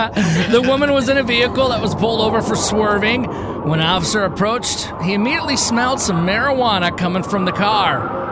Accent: Michigan, United States; But I am a Michigan boy. I'm proud to say I'm from Michigan.

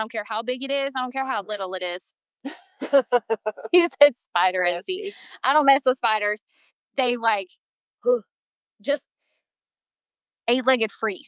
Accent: North Carolina, United States; I grew up in North Carolina hiking, being in the woods, surrounded by spiders.

